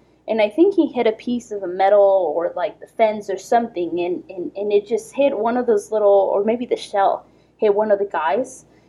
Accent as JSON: {"language": "English", "town": "Quito", "region": "Pichincha", "country": "Ecuador", "tie": "born or raised there", "said": "I grew up in Ecuador, in Quito, in the 90s, when the Colombian cartels were at their full power."}